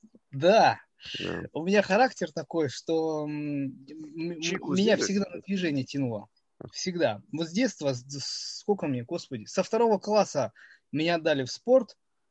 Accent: Ganja, Azerbaijan; я сам из Азербайджана. Город Гянджа. Раньше назывался Кировабад. Это вторая столица.

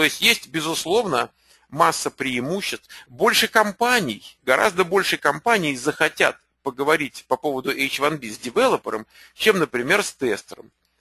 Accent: California, United States; Вот я из Калифорнии не хочу там жить ни за какие деньги.

